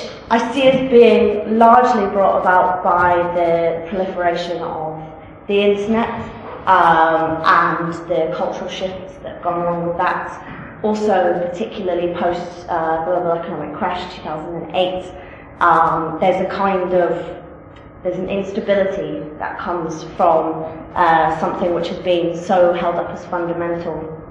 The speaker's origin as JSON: {"language": "English", "region": "Scotland", "country": "United Kingdom", "lives_now": "Northampton, United Kingdom", "said": "I'm from Scotland and now I work in a place called Northampton in England."}